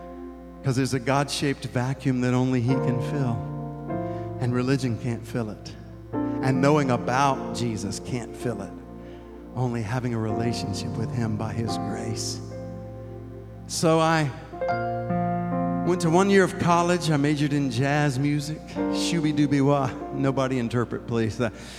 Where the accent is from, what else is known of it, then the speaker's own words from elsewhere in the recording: Natchez, Mississippi, United States; I grew up in Natchez, Mississippi, a little town right on the Mississippi River, way down south.